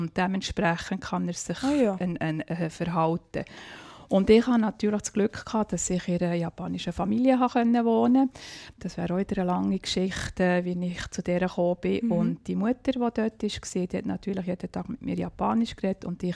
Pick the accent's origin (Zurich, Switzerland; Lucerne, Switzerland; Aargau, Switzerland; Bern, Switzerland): Bern, Switzerland; Biel; Ich bin sehr sogar mitten in der Stadt aufgewachsen, in Biel am Zentralplatz. Meine Eltern hatten ein Geschäft dort.